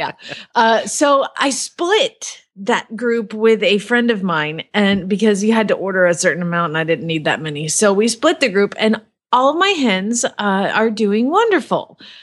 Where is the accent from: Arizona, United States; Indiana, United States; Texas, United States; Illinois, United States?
Arizona, United States; Phoenix; usually from Phoenix, but coming at you from the in-laws' house in Norman, Oklahoma.